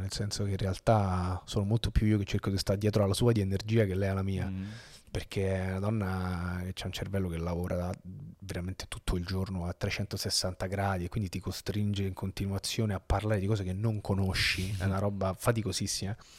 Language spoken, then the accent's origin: Italian; Rome, Lazio, Italy; Però, ma sai, io poi sono uno di bocca buona, cioè sono romano